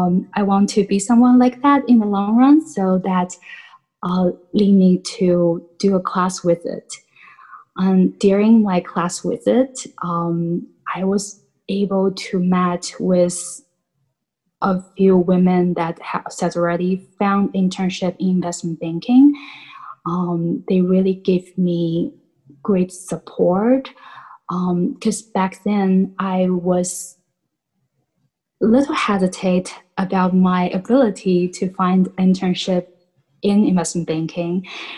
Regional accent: China; I was born and raised in China.

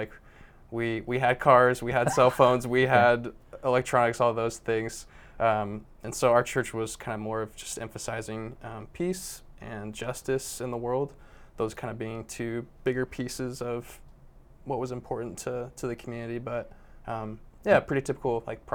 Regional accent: Hutchinson, Kansas, United States; So I grew up in a town called Hutchinson, Kansas. It's about 6 hours from Fort Worth, not too far away.

